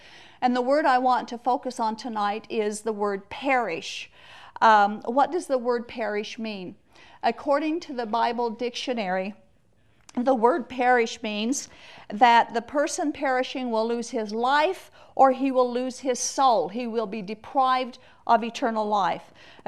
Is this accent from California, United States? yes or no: no; Utah, United States; I was born and raised in a polygamy group. I was not born and raised in the Mormon Church.